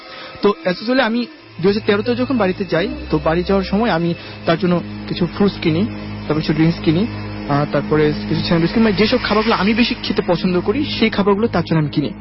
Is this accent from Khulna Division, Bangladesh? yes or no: no; Mymensingh Division, Bangladesh; আমার বাড়ি যাওয়ার জন্য জামালপুর জেলার যে মেলান্দু স্টেশনটি রয়েছে, তো ওই স্টেশনটা থেকে আমার বাড়ি যাওয়ার ডিস্টেন্স মেবি 10 মিনিটের একটা ডিস্টেন্স হবে।